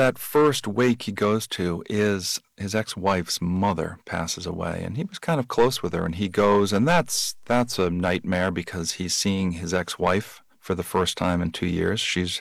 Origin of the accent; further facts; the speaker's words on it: Boston, Massachusetts, United States; but I grew up in Boston, and my parents always read the Boston Globe obituaries.